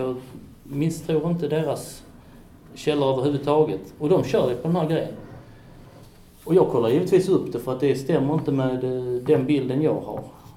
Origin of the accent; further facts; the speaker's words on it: Helsingborg, Skåne, Sweden; Det kan inte bara för att jag är uppvuxen i Helsingborg.